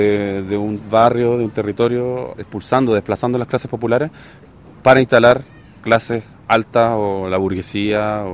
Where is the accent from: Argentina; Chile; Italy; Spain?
Chile; Santiago, Santiago Metropolitan Region; now in Paris, France; soy habitante de Belleville desde hace varios años. Llegué directo de Santiago a Belleville y no me he movido del barrio, que recibe y ha recibido históricamente muchos inmigrantes